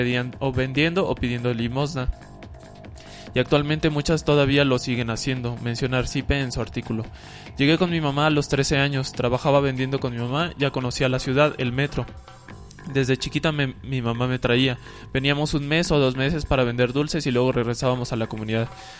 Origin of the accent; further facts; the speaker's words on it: Santiago Mexquititlán, Querétaro, Mexico; now in Mexico City, Mexico; Nosotras venimos del estado de Querétaro, de Santiago de Mezquititlán, y dejamos el pueblo porque no teníamos buenas condiciones de vida. Muchas tuvimos que vender nuestros terrenos para llegar a la Ciudad de México